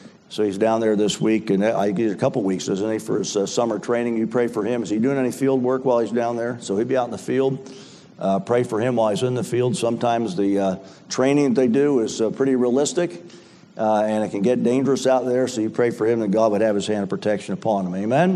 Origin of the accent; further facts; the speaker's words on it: Philadelphia, Pennsylvania, United States; And I was raised in Philadelphia in Bethany Temple Presbyterian Church